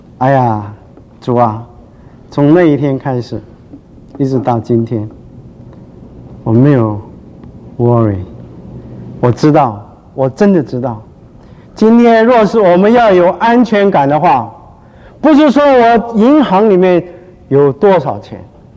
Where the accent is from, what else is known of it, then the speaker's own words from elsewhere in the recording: Shandong, China; accent: Shandong; 我是山东人，所以有的山东音出来。